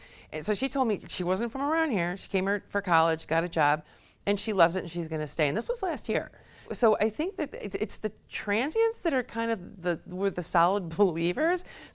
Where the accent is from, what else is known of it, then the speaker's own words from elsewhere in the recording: Chicago, Illinois, United States; also born or lived in New York; now in Worcester, United States; I also lived in two major cities. I'm from Chicago. I lived in New York, and now I come here to Worcester.